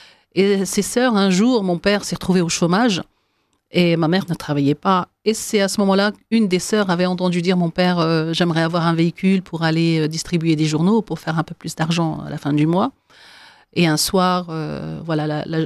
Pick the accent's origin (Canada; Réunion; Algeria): Algeria; Oran, Oran Province; moved away; also born or lived in Tlemcen; je suis née en Algérie dans les années 60, donc en 65 comme je le décris. J'ai grandi dans une ville nommée Oran, à l'ouest. Donc je suis née à Tlemcen, j'ai grandi à Oran. Et je suis issue d'une famille donc musulmane